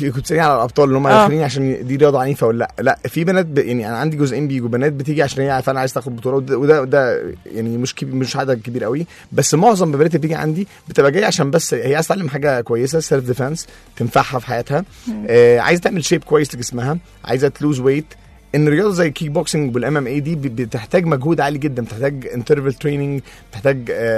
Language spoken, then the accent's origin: Arabic; Egypt; AGF اكاديمي دي من اكبر الاكاديميات اللي عندنا في مصر